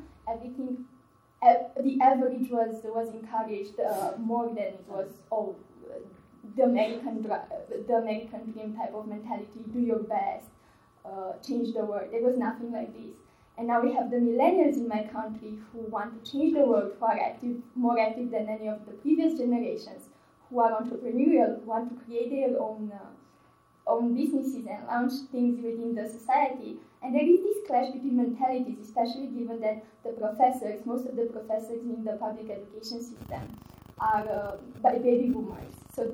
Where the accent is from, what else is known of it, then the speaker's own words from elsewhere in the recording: Romania; so I grew up in Romania, which is a post-communist country in Eastern Europe